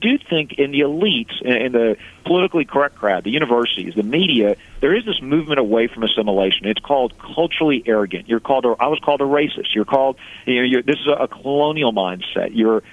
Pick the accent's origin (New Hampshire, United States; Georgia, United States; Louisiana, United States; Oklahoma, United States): Louisiana, United States; Baton Rouge; And they told us, my brother and me growing up in Baton Rouge, Louisiana, you're Americans.